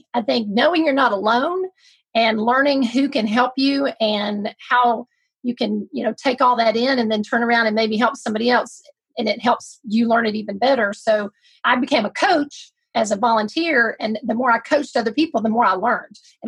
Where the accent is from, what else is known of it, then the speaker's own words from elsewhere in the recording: Alabama, United States; So I am from Alabama, born and raised here